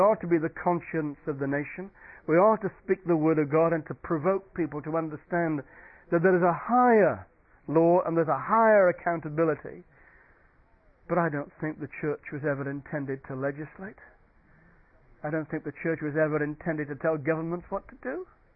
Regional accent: England, United Kingdom; What does English mean anyway? It's just a posh word for mongrel. We don't know what we are. We're English.

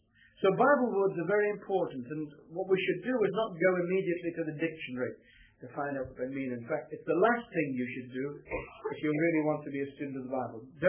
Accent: West Midlands, United Kingdom; I come originally from North Staffordshire, the potteries part of the world that is sometimes referred to as smoke on stench. And it really was pretty polluted when I was a boy growing up.

